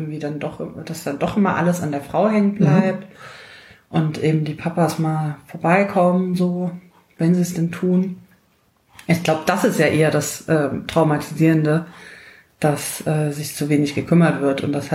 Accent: East Germany, Germany; born there; Ja, ich bin gerade noch in der DDR geboren.

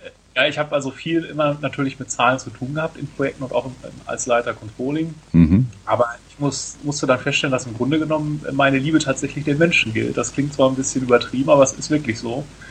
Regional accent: North Rhine-Westphalia, Germany; born there; now in Frankfurt am Main, Germany; Ja, also ich bin 38 Jahre alt und gebürtiger Westfale, das vielleicht vorwegzuschicken, und arbeite seit 1997 in Frankfurt am Main.

